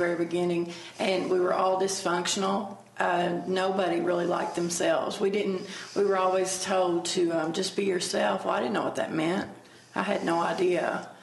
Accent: Owensboro, Kentucky, United States; I'm from Owensboro, and Owensboro, Kentucky. And I knew from the very beginning when I was a child that something wasn't quite right.

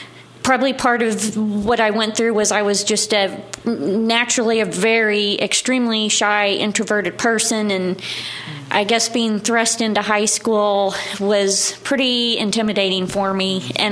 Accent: Evansville, Indiana, United States; I'm from Evansville, Indiana. I was born and raised here.

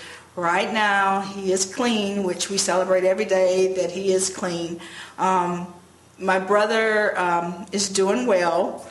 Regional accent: Florida, United States; I was born and raised in Florida. Most people know the location of Destin.

